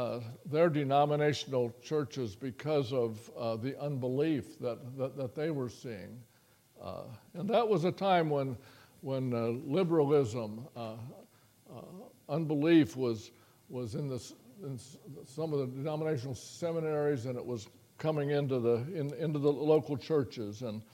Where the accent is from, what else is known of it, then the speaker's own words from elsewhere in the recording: Paris, Ohio, United States; born there; When I tell you I was born in Paris, that's not some exotic place. It's a tiny little place without a traffic light.